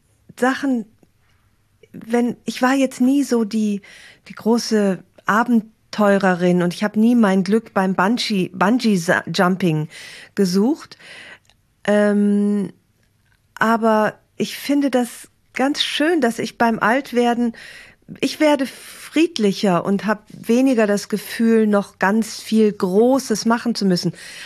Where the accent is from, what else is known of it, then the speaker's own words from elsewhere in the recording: Aachen, North Rhine-Westphalia, Germany; Oder ich gehe in meine Heimatstadt Aachen zurück.